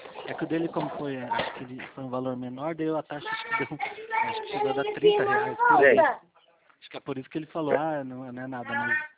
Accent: São Roque, São Paulo, Brazil; Ah, é, eu sou aqui de São Roque

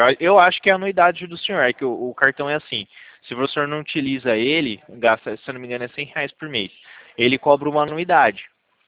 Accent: Presidente Prudente, São Paulo, Brazil; eu não sou da cidade de Jacareí, eu sou de Presidente Prudente.

